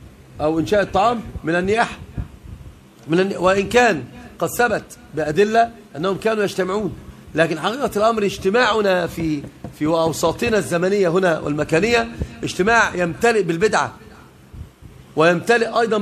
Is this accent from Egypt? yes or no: yes; Upper Egypt, Egypt; انا صعيدي وعم جالي من الصعيد